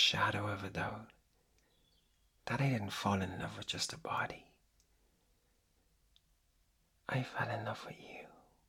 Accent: Ireland; And being Irish, I call that a medical degree.

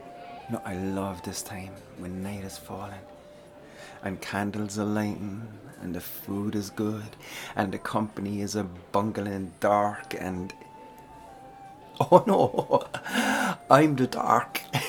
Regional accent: Ireland; You know, I'm Irish, right? So I've got some cooked potatoes in my pocket.

